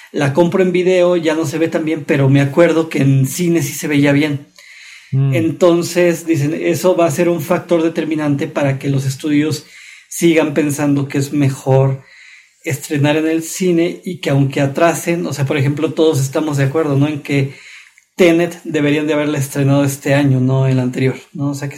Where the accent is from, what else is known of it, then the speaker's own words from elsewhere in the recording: Mexico; como mexicano lo pienso